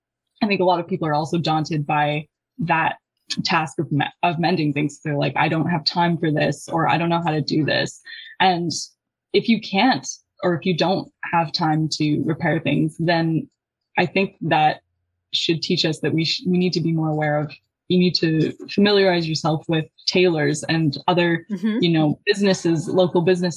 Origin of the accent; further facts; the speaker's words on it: Sherwood Park, Alberta, Canada; I grew up in Sherwood Park, or just outside of Sherwood Park, and there's one in the Sherwood Park Mall that I would go to regularly.